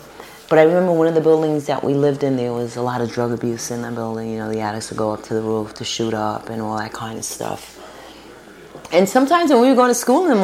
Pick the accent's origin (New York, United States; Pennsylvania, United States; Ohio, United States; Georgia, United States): New York, United States; Brooklyn; I grew up in Williamsburg in Brooklyn, on the South Side, and it was a pretty mixed neighborhood, and Jewish and white people, Irish people, and Puerto Ricans and Black people